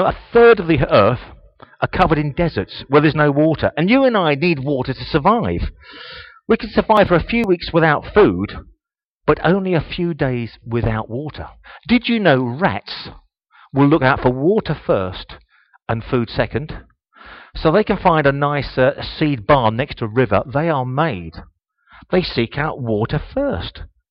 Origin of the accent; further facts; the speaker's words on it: England, United Kingdom; The problem is, being English, that's all I ever talk about.